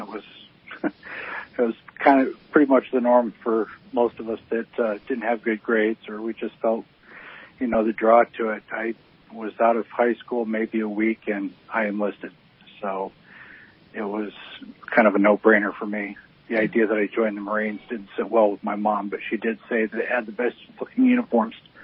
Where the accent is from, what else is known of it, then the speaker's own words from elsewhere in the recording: Michigan, United States; also born or lived in Alabama; Yeah, I started traveling from birth, actually. I was born in Alabama, raised in Michigan.